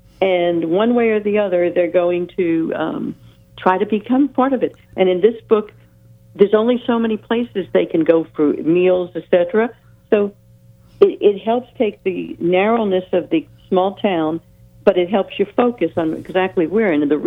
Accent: Jackson, Michigan, United States; And I grew up in Jackson.

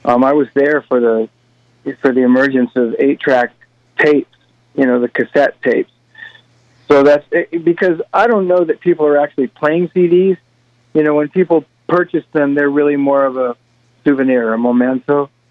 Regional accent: San Diego, California, United States; I grew up in San Diego, so I was a Disneyland kid.

